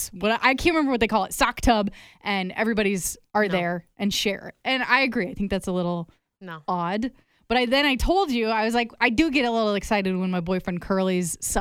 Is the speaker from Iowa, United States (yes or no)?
yes; Anamosa, Iowa, United States; And I told her, oh, I grew up in Anamosa.